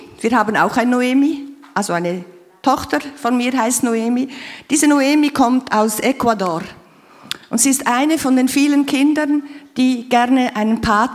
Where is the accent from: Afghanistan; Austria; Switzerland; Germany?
Switzerland; Das ist auch bei uns in der Schweiz so